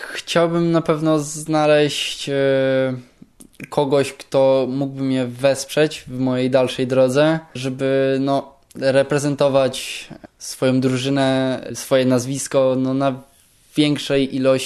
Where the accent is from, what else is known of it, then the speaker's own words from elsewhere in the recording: Zalesie, Pomeranian Voivodeship, Poland; pochodzę z Zalesia, z gminy Rzeczynica. Zajmuję się kartingiem. Niedawno skończyłem 18 lat